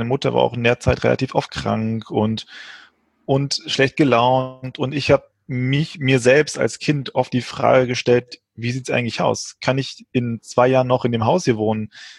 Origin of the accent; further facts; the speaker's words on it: Frankfurt, Hesse, Germany; also born or lived in Portugal; 27 Jahre jung, gebürtig Portugiese, bin dann relativ früh nach Frankfurt gekommen, hier aufgewachsen, habe hier auch Finanzen und Physik studiert.